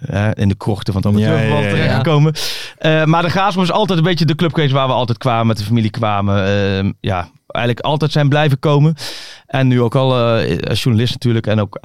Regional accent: Duiven, Gelderland, Netherlands; ik ben opgegroeid in Duiven tussen Arnhem en Doetinchem. Dat is een beetje dorp op de rand van Vitesse de Graafschap.

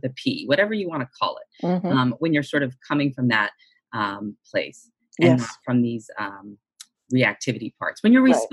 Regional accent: Boston, Massachusetts, United States; I'm from Boston also, so

